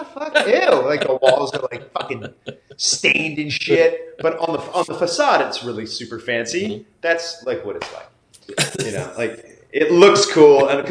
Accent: Chicago, Illinois, United States; also born or lived in Missouri; So I grew up in Chicago and Missouri and then came back to California for a minute in the late 80s and then moved back to Illinois and then Pennsylvania.

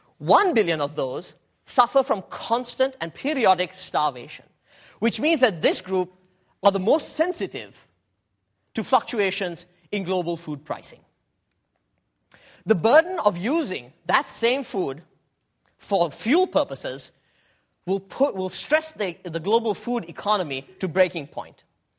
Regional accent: Sri Lanka; One, Sri Lanka, a tropical island that is a developing country. And my home country.

